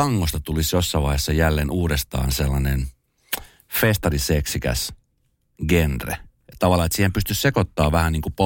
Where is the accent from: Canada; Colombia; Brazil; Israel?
Colombia; now in Finland; Etelä-Amerikassa Kolumbiassa, mistä mä oon lähtöisin